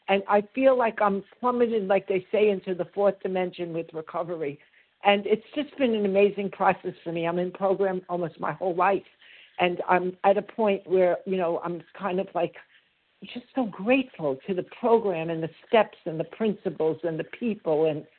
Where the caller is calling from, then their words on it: Florida, United States; I'm calling from Florida, from Florida.